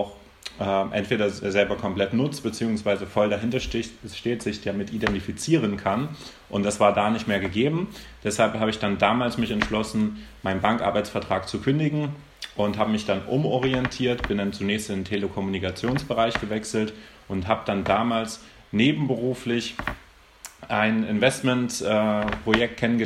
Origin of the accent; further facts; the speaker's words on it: Zeitz, Saxony-Anhalt, Germany; ich bin inzwischen 25 Jahre alt und ich komme ursprünglich aus Sachsen-Anhalt, aus einer Kleinstadt in Zeitz